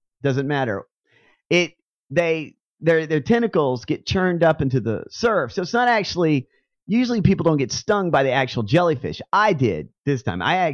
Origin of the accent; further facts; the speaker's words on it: Florida, United States; I grew up in Florida